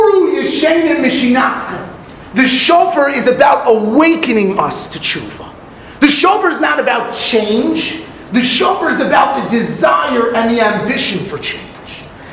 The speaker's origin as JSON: {"language": "English", "town": "Los Angeles", "region": "California", "country": "United States", "tie": "born or raised there", "said": "Anyway, I grew up in California, okay? So in Los Angeles, we did not do Tashlich on Rosh Hashanah, right?"}